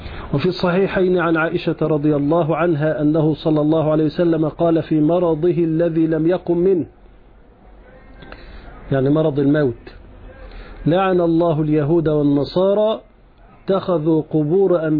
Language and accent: Arabic; Egypt; لا يكون بناء كما هو حادث الآن عندنا في مصر، ده مخالف للشرع.